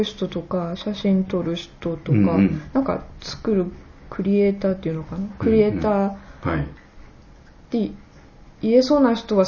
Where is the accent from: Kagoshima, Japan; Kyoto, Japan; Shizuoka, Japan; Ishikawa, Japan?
Ishikawa, Japan; now in Kumamoto, Japan; 私も石川県出身だから、